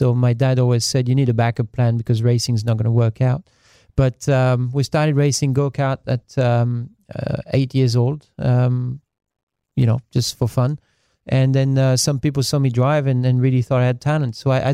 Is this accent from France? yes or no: yes; France; English is a second language; My hometown only holds 6,000 people.